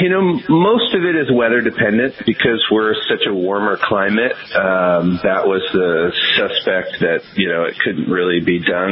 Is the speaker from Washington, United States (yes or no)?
yes; Bellingham, Washington, United States; I've moved around the state a little bit, but I'm originally from Bellingham, Washington, and so Acme's just east, about, you know, 20 minutes. So we're still pretty close to the area that I grew up.